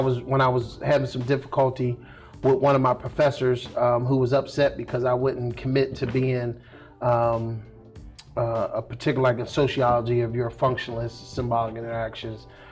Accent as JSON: {"language": "English", "region": "Pennsylvania", "country": "United States", "tie": "born or raised there", "said": "That whole, like, the way I grew up, growing up in the Hill District"}